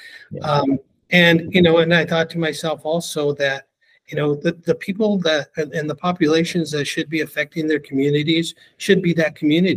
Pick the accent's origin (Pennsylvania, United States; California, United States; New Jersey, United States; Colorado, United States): California, United States; Pico Rivera; I also had growing up in Pico Rivera, had a strong sort of political background through my brother involved in the Chicano movement.